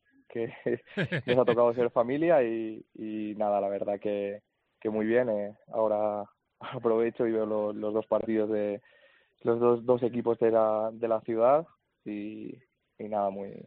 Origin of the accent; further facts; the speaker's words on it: L'Eliana, Valencian Community, Spain; Sí, de la Eliana, sí.